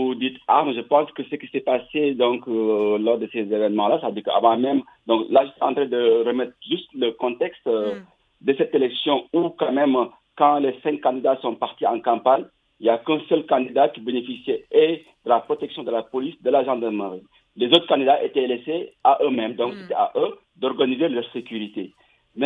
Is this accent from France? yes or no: no; Senegal; Donc, moi, je suis Sénégalais